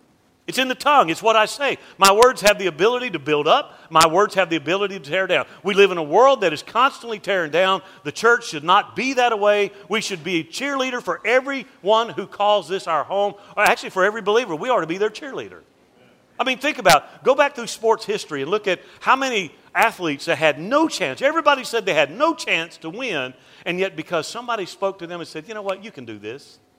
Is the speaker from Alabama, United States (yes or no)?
yes; Mobile, Alabama, United States; You know, growing up in Mobile, having family that was in the seafood industry, I love the water.